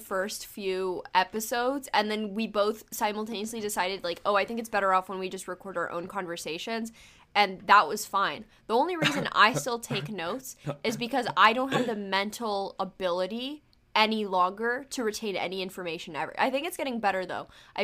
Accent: United States; born there; considering that I was born in America many years later, I don't think so.

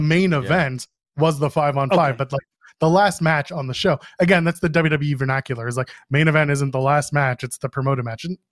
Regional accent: Canada; I'm a Canadian, I don't give a shit.

